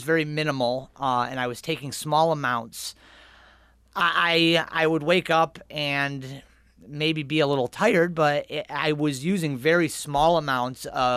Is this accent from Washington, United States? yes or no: no; Pittsburgh, Pennsylvania, United States; now in Rochester, United States; I grew up in Pittsburgh. Lived there my whole life.